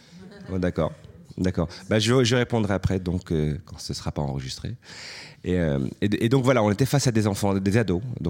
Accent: Brussels, Brussels-Capital Region, Belgium; moi je viens de Bruxelles, c'est juste à côté, je suis un voisin.

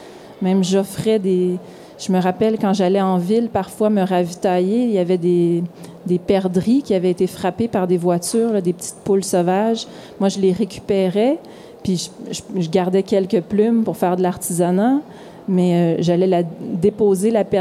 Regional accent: Montreal, Quebec, Canada; Moi, j'ai grandi à Montréal avec des lampadaires partout

